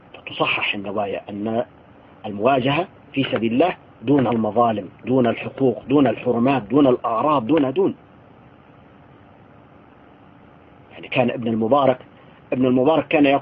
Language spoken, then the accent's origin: Arabic; Syria; يعني نحن عندنا في سوريا طاغية ونظام